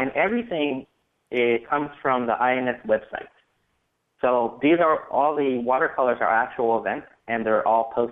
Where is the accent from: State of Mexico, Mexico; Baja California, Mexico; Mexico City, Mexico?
Baja California, Mexico; Tijuana; it turns out all this is being done where I grew up in Tijuana